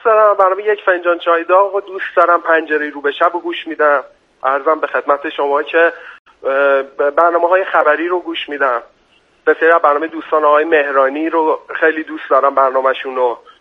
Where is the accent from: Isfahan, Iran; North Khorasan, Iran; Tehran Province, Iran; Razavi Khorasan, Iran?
Tehran Province, Iran; Tehran; born there; من اصالتاً آذری هستم ولی متولد تهران هستم.